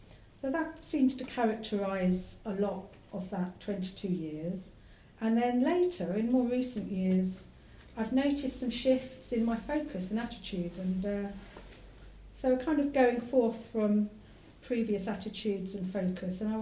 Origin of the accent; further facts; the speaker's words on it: London, United Kingdom; moved away as an adult; now in Bristol, United Kingdom; about 12 years ago I moved from London to Bristol, and I'd always lived in the London area